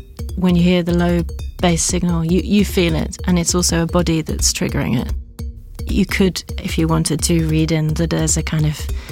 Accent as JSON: {"language": "English", "region": "London", "country": "United Kingdom", "said": "I'm from South London and I remember taking the bus"}